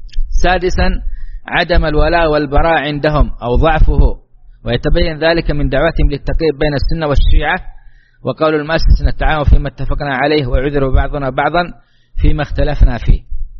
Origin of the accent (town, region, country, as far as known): Saudi Arabia